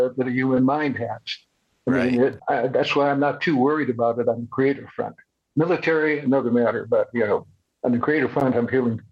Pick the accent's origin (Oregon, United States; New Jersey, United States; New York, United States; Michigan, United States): Michigan, United States; Detroit; I still think I come from Detroit. We brought the car into existence